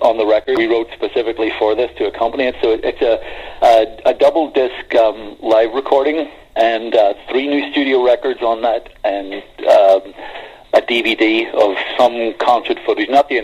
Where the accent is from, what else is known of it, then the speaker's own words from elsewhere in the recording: Belfast, Northern Ireland, United Kingdom; It is, yeah. Belfast is my hometown.